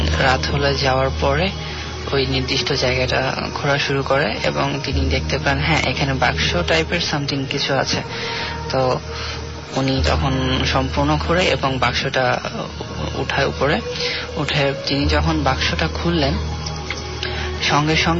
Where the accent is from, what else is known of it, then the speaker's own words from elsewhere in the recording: Boymari, Rajshahi Division, Bangladesh; আমার home district পাবনার চাটমোহর উপজেলার বয়মারি গ্রামের ঘটনা। আমাদের গ্রামটা একদম চলন বিলের সাথে